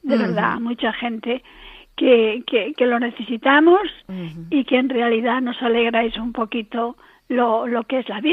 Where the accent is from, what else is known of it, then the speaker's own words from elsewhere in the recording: Ourense, Galicia, Spain; Sí, porque ya sabes, no sé si te das cuenta, que yo soy de Orense